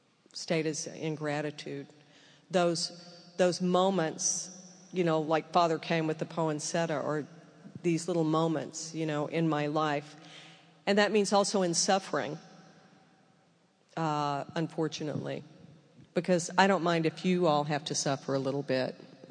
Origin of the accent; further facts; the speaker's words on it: United States; And I was like, well, I'm an American.